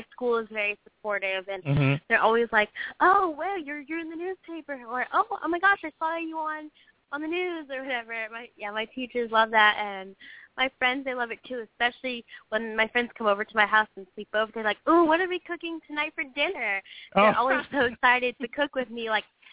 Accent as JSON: {"language": "English", "town": "New Orleans", "region": "Louisiana", "country": "United States", "said": "I'm from New Orleans."}